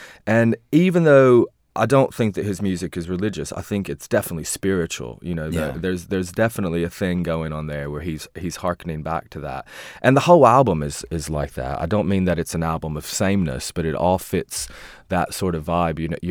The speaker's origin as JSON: {"language": "English", "town": "Bristol", "region": "Tennessee", "country": "United States", "tie": "born or raised there", "moved": "yes", "lives_now": "United Kingdom", "said": "I went to my hometown in Bristol, Tennessee, via Nashville"}